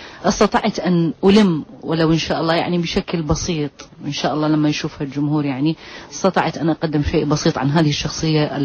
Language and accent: Arabic; Iraq; أنا كامرأة عراقية أتحدث ولست كفنانة